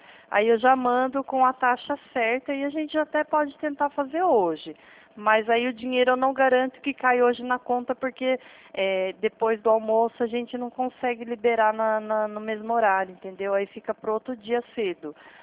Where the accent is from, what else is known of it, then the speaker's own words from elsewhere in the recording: Atibaia, São Paulo, Brazil; Eu sou do estado de São Paulo, tá? De Atibaia, interior de São Paulo